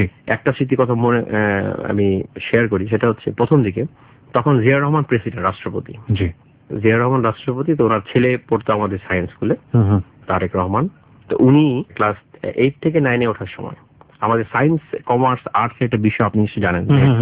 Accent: Dhaka, Dhaka Division, Bangladesh; আমার জন্ম হয়েছে ঢাকাতে কাফরুল বলে একটা জায়গা আছে, ওখানে আমার জন্ম, বেড়ে ওঠা।

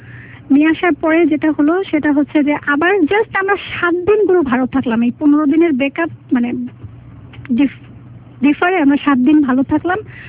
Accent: Dhaka, Dhaka Division, Bangladesh; আমি তো ঢাকাতে আসলে বড় হয়েছি

